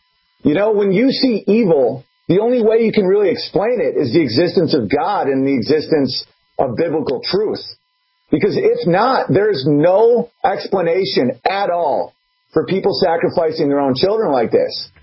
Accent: New York, United States; I'm from New York State, and I don't know a single person who's okay with what they just did.

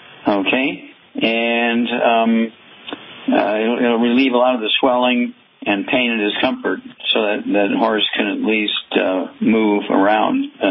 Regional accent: Missouri, United States; Chuck, let's go to Missouri, my home state, and Darlene.

